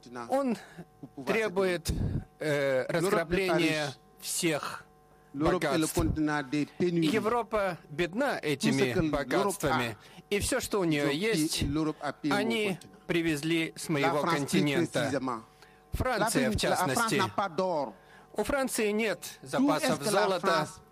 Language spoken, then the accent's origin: Russian; Senegal; я из Сенегала.